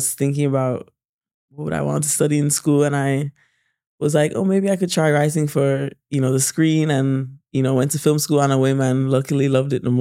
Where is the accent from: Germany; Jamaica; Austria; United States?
Jamaica; I feel like growing up in Jamaica, I really honed in on my listening skills.